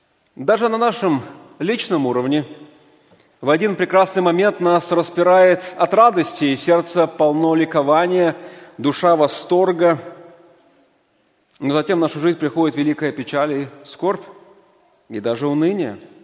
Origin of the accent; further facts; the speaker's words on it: Kemerovo, Kemerovo Oblast, Russia; also born or lived in Berezovsky; я родился, и моя семья прожила там до моего 5-летнего возраста. Это город Березовский, там я и родился, Кемеровская область. Потом переехали в столицу этой области, там буквально 20 минут, город Кемерово, где прошли мои школьные, студенческие годы.